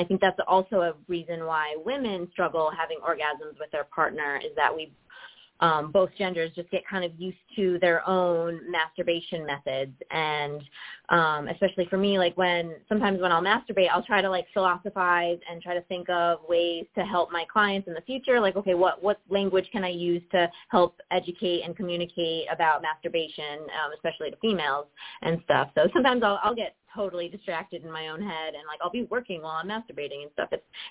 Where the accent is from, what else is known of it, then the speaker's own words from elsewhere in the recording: Connecticut, United States; So I grew up as a Denver Broncos fan for some reason, even though I'm from Connecticut originally.